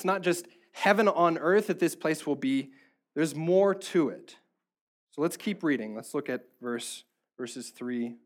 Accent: Indiana, United States; So I grew up in Indiana. Many of you know this.

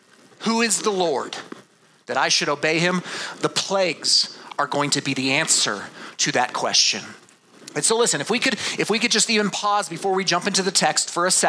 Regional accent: Colorado Springs, Colorado, United States; I grew up in Colorado Springs. We did not have a lot of frogs where I grew up

